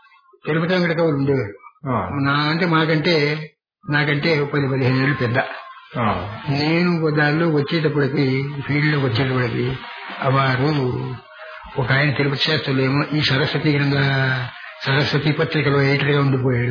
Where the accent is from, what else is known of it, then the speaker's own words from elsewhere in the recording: Puttur, Andhra Pradesh, India; పుత్తూరు అనే గ్రామంలో మా స్వగ్రామం అది, అక్కడ గడిచింది కొన్నాళ్ళు.